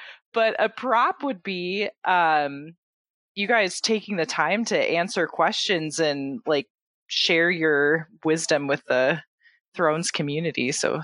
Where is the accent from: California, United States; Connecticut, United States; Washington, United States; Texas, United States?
Washington, United States; Seattle; now in Midwest, United States; And I grew up in Seattle, and like you would think that when it comes to rain that I'd be like, oh yeah, that's nothing, don't even need an umbrella.